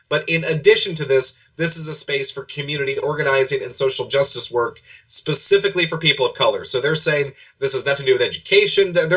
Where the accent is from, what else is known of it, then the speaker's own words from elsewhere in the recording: the South, United States; It's become almost a religion, especially in the South. And I'm a Southerner. I love my people.